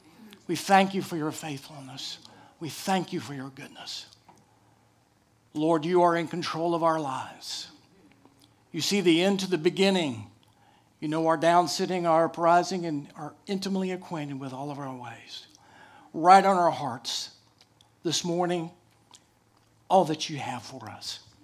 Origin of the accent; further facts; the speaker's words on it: Dallas, Texas, United States; I'm originally from Dallas, Texas, that is. And hook 'em horns.